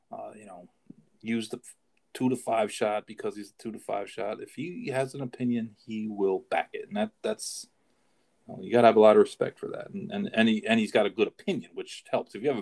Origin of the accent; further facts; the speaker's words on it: New York, United States; I've been in New York. I grew up in New York. I've been in New York my whole life.